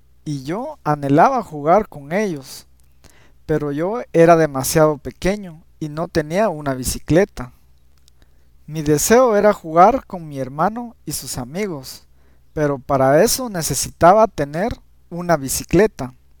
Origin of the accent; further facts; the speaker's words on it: Guatemala; tengo 22 años y soy de Guatemala.